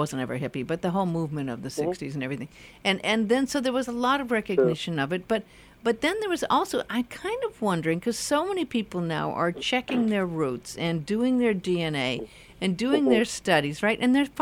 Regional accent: Los Angeles, California, United States; born there; when I was born in Hollywood Hills area in Los Angeles, and I'd go down to Palm Springs

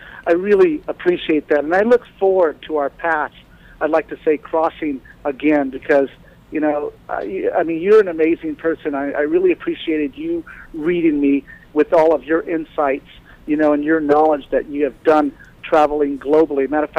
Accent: Japan; one of the things that I grew up learning in Japan is bowing.

